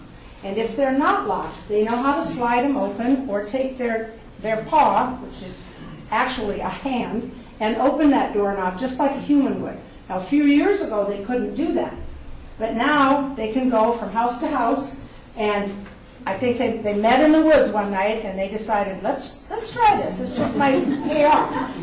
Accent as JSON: {"language": "English", "region": "Minnesota", "country": "United States", "said": "I'm from Minnesota."}